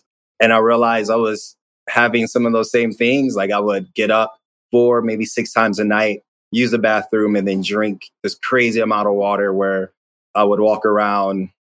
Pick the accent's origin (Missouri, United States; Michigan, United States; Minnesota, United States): Michigan, United States; Ypsilanti; Near Detroit. So close to this area here. So I grew up in Ypsilanti, Michigan.